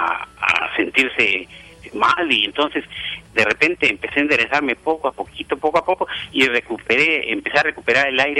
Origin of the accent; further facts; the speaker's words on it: Rincón de Tamayo, Guanajuato, Mexico; En Rincón de Tamayo, Guanajuato.